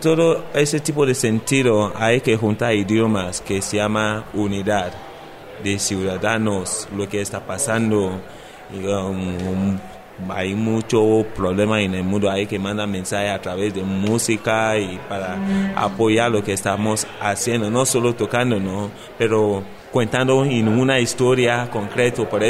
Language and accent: Spanish; Nigeria; now in Madrid, Spain; Desde Nigeria, con la cultura, como líder de la banda, me gusta cantar en mi idioma, como castellano, donde vivo en Madrid.